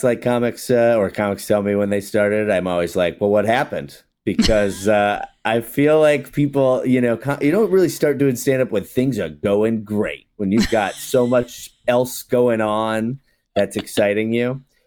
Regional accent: Massachusetts, United States; moved away as an adult; also born or lived in New York; So I was 18 and I moved in with my dad in New York, and which is like where I was born, but I grew up in Massachusetts.

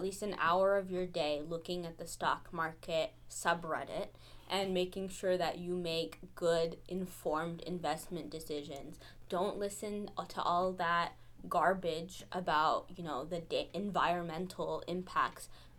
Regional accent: United States; And I think it is my right as an American to have pretty candy in my movie theaters and in the candy shop. I think that is an American value.

